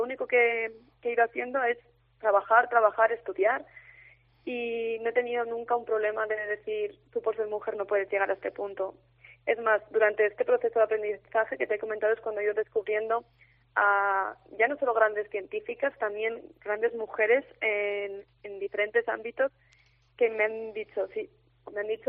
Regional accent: Fuenmayor, La Rioja, Spain; nací en Fuenmayor y estudié en el cole y en el instituto de aquí

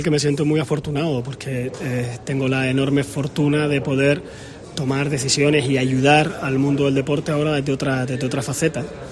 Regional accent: Canary Islands, Spain; además como canarios, nuestro corazoncito puesto ahí en la vela

